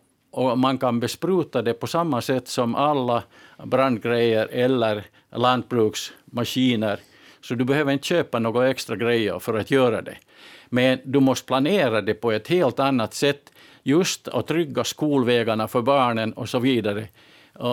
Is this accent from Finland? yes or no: yes; Finland; vi finländare